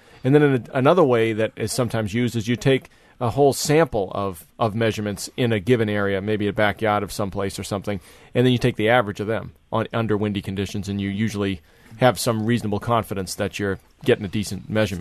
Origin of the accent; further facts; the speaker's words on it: Massachusetts, United States; Where I grew up in Massachusetts, I think we had a similar rule.